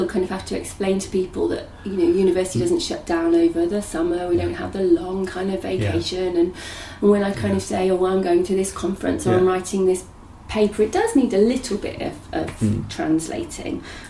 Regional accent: West Midlands, United Kingdom; born there; also born or lived in Warwickshire; Well, I was born in Staffordshire, but we didn't live there for very long after that. We moved around quite a lot.

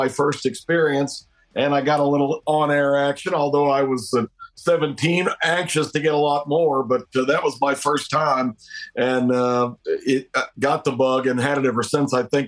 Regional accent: the South, United States; And it's funny, growing up in the South, people say to me, well, how come you don't have a Southern accent?

